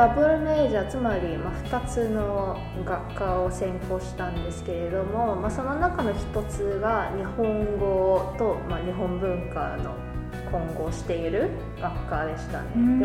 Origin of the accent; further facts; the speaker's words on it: Vancouver, British Columbia, Canada; 私はバンクーバー出身なんですけど、バンクーバーは、日本の横浜とは姉妹都市でして